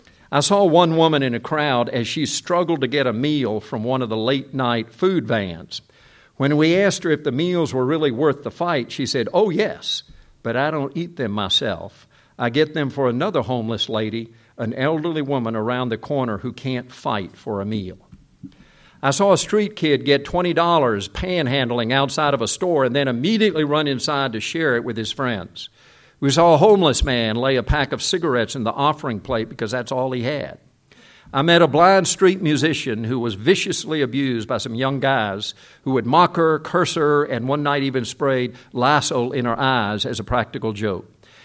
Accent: South Korea; You know, when we were growing up in Korea, right after the Korean War, I'm talking about 1954 and so on, there was suffering and poverty everywhere.

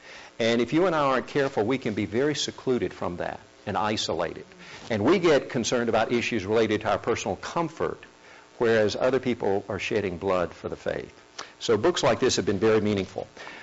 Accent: South Korea; When I was growing up in Korea, she came and spent some days at our home

